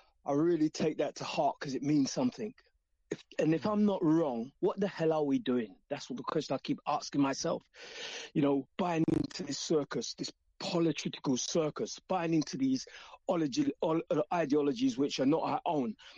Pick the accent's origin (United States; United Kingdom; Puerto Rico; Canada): United Kingdom; England; born there; This England, this country where I am born in, and I have to speak it because we're speaking English.